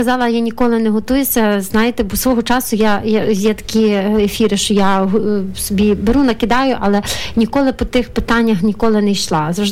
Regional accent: Ternopil, Ternopil Oblast, Ukraine; born there; я хоч народилася в Тернополі, але пані Оксана, мабуть, не знає, але я 18 років в Тернополі не жила.

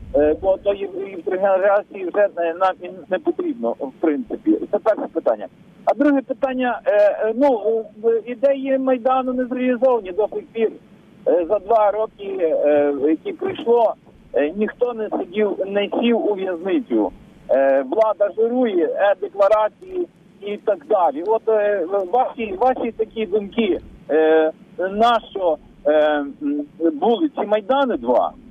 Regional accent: Lviv, Lviv Oblast, Ukraine; зі Львова.

